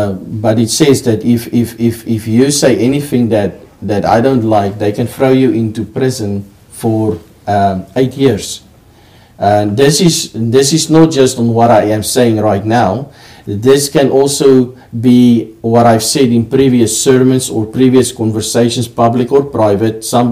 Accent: Pretoria, Gauteng, South Africa; I grew up in a very poor part of Pretoria. Pretoria is the capital. It was my hometown. That's where I grew up poorly.

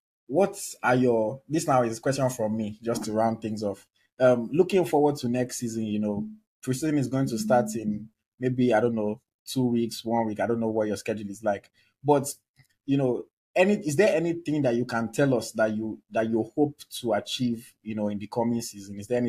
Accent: Nigeria; then of course we are going to all be excited as Nigerian fans, because I love to see, I really personally at least, and I know a lot of other Nigerians, we love to see our Nigerian players doing well

